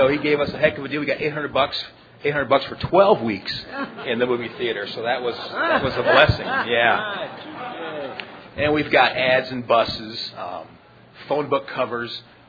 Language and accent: English; Urbandale, Iowa, United States; I'm from Urbandale, Iowa, and I've been on the PI committee and chair of our district committee for about 2 years now